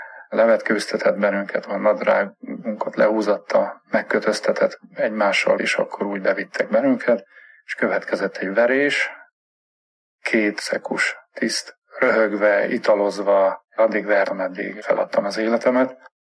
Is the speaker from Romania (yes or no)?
yes; Uileacu Șimleului, Sălaj, Romania; Erdélyből származom, ott születtem egy kis falucskában, Somlyó Újlak a neve.